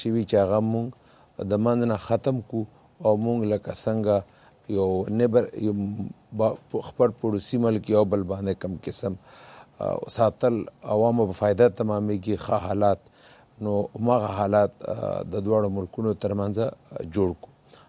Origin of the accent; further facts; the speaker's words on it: Pakistan; now in Washington, United States; زه خو په دې باندې فخر کوم ځکه چې زه پاکستانی یم